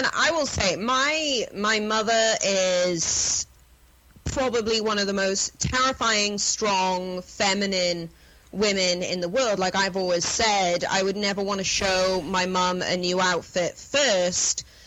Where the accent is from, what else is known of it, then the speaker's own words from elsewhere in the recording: United Kingdom; Oh my God! Okay, well, like, I'm British, dude.